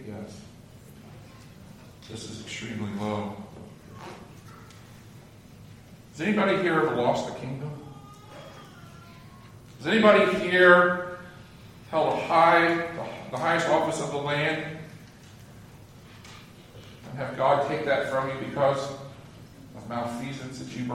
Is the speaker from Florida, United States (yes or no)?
yes; Clearwater, Florida, United States; I grew up in Clearwater as a kid.